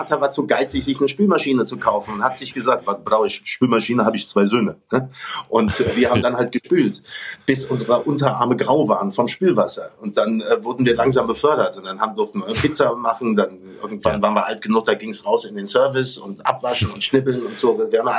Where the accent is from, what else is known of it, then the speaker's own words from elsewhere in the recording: Hamburg, Germany; moved away; ich habe mal ein Jahr in Hamburg gewohnt und bevor ich weg bin, ich bin aus Hamburg, dann bin ich aus Deutschland weg.